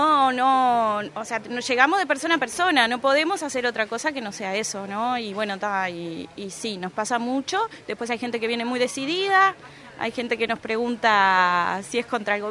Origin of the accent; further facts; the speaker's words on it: Las Piedras, Canelones, Uruguay; porque si bien nosotros somos de Las Piedras, somos el único seccional que hay